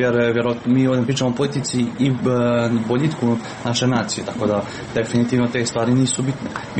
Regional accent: Montenegro; mi smo svi Crnogorci, živimo tu, mi smo Crnogorci

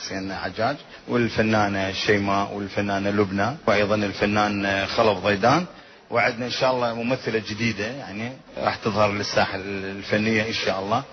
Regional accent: Iraq; وأني أناشد بلدي العراق أنه أقول يا عراق ترى إحنا معاي فيك

